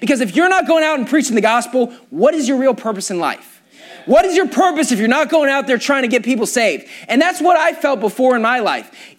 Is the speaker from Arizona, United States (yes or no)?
no; West Virginia, United States; now in California, United States; And I was from West Virginia. You know, it's like the whitest state, literally.